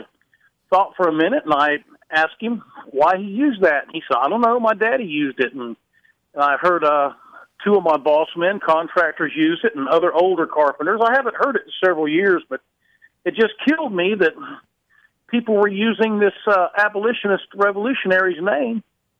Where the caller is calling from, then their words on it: Thomasville, Georgia, United States; from Thomasville, Georgia.